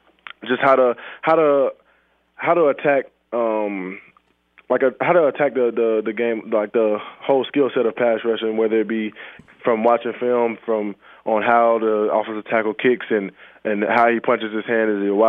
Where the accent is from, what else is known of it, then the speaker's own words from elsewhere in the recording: the South, United States; I'm from the South, so I got to go Chick-fil-A.